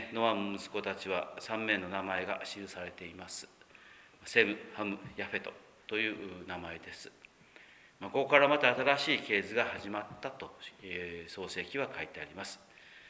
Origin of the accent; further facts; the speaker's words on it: Kyushu, Japan; accent: Kyushu dialect; moved away as an adult; もう話している言葉の端々にですね、九州弁が出てますよって言われまして、そう言われてもですね、自分は全く気がつかないというふうに思いました。